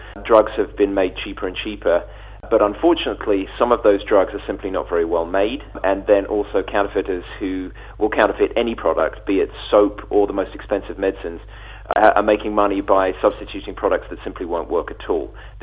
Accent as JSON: {"language": "English", "country": "United Kingdom", "lives_now": "United States", "said": "And I'm a Brit living in America"}